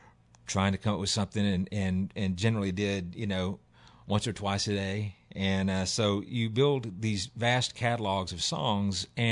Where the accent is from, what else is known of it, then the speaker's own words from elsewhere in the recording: Missouri, United States; I grew up in Southeast Missouri, knew all about Branson, had never been to Branson.